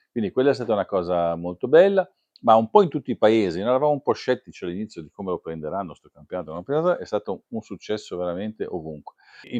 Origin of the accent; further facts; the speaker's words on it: Genoa, Liguria, Italy; Noi da genovesi non ci penso neanche.